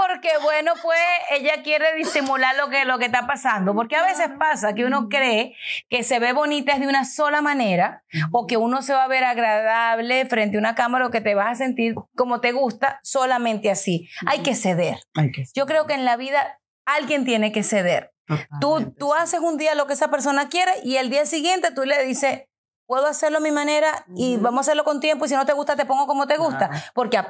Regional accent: Venezuela; Mariana y yo somos venezolanas

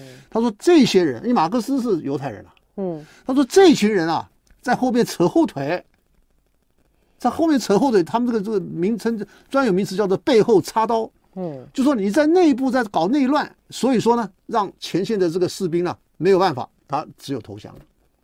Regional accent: Taiwan; 你说现在我们台湾人啊，你到了美国三代以后，你到底你是什么人啊？看起来就不像台湾人了吧

